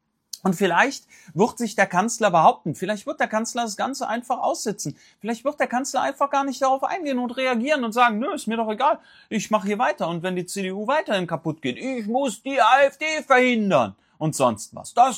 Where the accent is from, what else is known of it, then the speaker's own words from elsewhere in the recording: Cologne, North Rhine-Westphalia, Germany; speziell auch in Köln beispielsweise, meine Heimatstadt